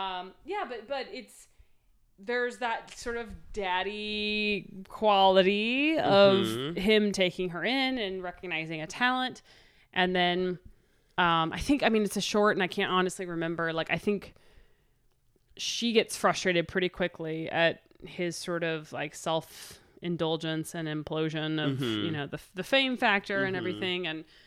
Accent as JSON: {"language": "English", "region": "Midwest", "country": "United States", "said": "I have a lot of friends and family. I'm from the Midwest."}